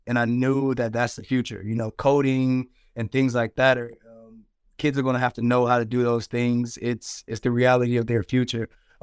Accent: Auburn, United States; whether it be my hometown, Auburn, or Boston, you know, those areas have all had an impact on my life, have allowed me to get to where I am.

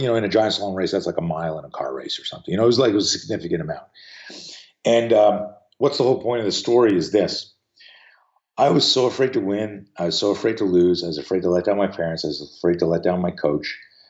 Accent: Canada; I grew up on skis. So I grew up in Canada.

